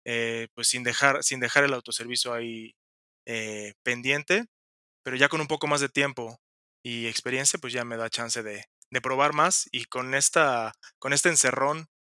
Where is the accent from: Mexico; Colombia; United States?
Mexico; Soy un mexicano apasionado de los vinos mexicanos.